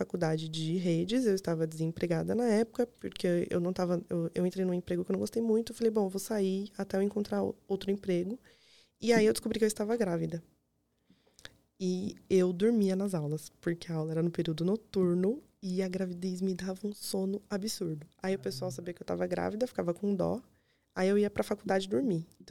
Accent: Osasco, São Paulo, Brazil; Em Osasco. Isso, que eu sou de Osasco.

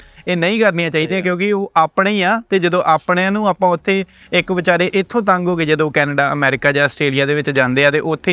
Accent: Tarn Taran, Punjab, India; ਮੈਂ ਤਾਂ ਤਰਨ ਤਾਰਨ ਤੋਂ ਹਾਂ

